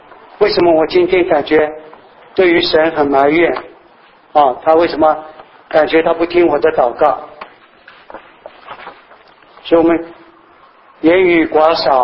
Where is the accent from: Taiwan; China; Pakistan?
China; now in United States; 我们中国人有很多这种的重要的话教导我们不要讲太多